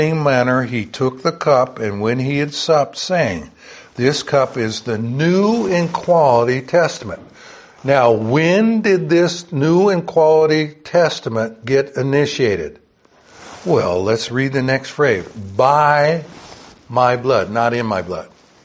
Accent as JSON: {"language": "English", "region": "the South", "country": "United States", "tie": "born or raised there", "said": "I grew up in the South"}